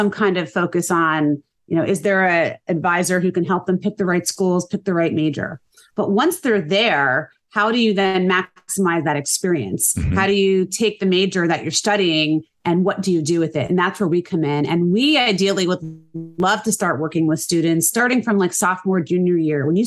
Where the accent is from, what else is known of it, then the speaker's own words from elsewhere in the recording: New Jersey, United States; Born and raised in New Jersey, raised my family here